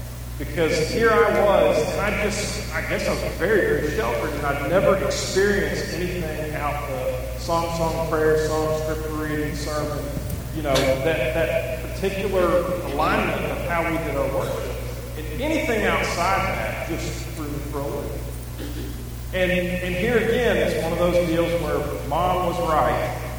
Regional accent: West Virginia, United States; I grew up in West Virginia, 700 miles from home.

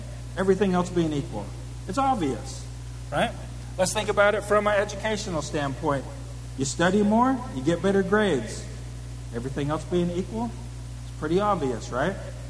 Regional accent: California, United States; now in Tennessee, United States; I'm from California, actually, not Southern South Carolina. We're from Northern California.

